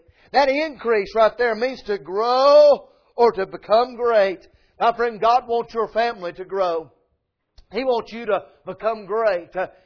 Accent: North Carolina, United States; I was raised up in Swain County. I was raised up in the hills of these mountains on this eastern seaboard.

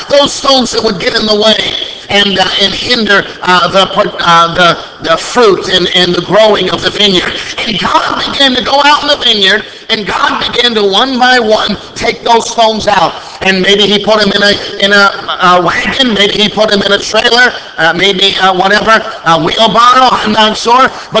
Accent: Midwest, United States; I'm from the Midwest. Grew up in the Midwest on farm ground.

